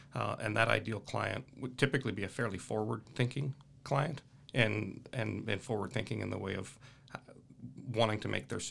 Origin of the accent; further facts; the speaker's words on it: Western Canada, Canada; now in United States; Yeah, so I'm from Canada, Western Canada.